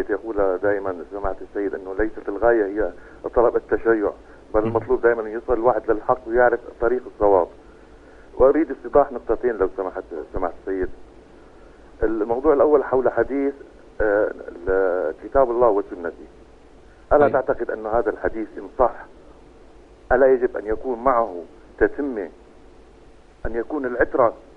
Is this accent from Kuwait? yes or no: no; Egypt; أخي الكريم، أنا من مصر